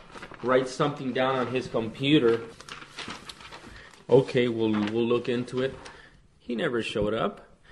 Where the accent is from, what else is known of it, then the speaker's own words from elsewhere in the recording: California, United States; moved away as an adult; We came from the San Gabriel Valley, LA area, so my kids wouldn't grow up in the environment that I grew up in, and all the gang stuff down there.